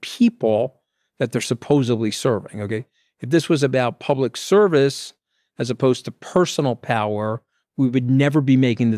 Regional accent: United States; I'm speaking in an American-centric way because I'm an American.

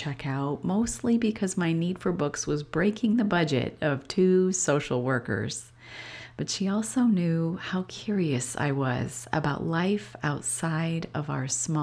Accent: Portland, Oregon, United States; And I'm from Portland, Oregon, so 100% different here as well.

